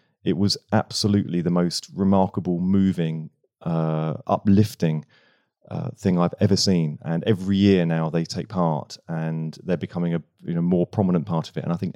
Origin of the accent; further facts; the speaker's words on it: Bognor Regis, South East England, United Kingdom; I grew up in Bognor Regis.